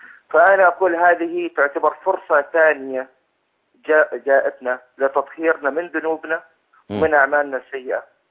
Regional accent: Syria; now in Saudi Arabia; أنا سوري مقيم في السعودية، مولود في السعودية.

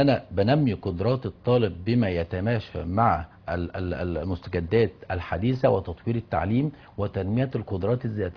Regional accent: Egypt; انت ليه تجيبه من اليابان اللي هي كوكب لوحده تطبقه عندنا في مصر؟

